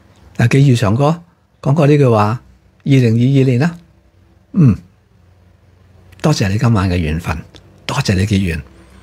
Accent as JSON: {"language": "Cantonese", "country": "Hong Kong", "said": "呢个系我哋香港人值得光荣嘅测试。"}